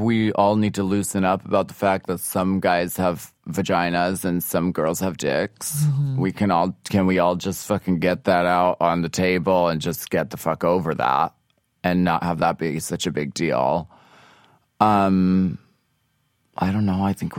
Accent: Pennsylvania, United States; And I'm from Pennsylvania, so like I could drink pretty much anyone under the table.

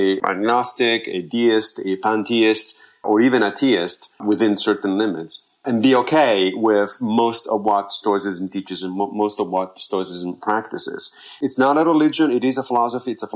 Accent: Rome, Lazio, Italy; English is a second language; I'm an atheist, and I've been an atheist since I was a teenager. Before that, I grew up Catholic, because I grew up in Rome, literally next to the Pope. I mean, my apartment in Rome was not far from the Vatican.

